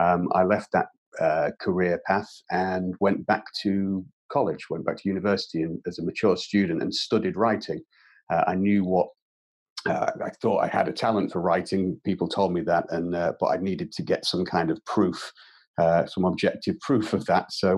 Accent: Grimsby, Yorkshire and the Humber, United Kingdom; working for the local council here in the UK, in my hometown of Grimsby

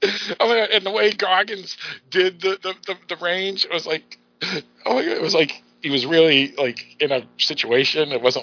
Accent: Boston, Massachusetts, United States; from Boston, all the girls I dated, most of the girls weren't from Boston, and they always ragged on my accent.

